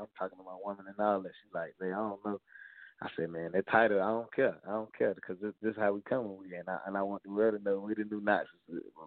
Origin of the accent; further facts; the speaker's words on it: Charlotte, North Carolina, United States; Well, you know, I'm from Charlotte, West Boulevard to be exact. I've been doing my thing ever since I was a teen.